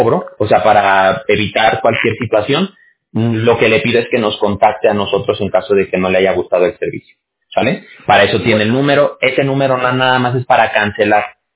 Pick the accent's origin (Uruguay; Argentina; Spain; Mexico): Mexico; Yo soy mexicano. Yo tengo unas ganas de regresar a México, de verdad.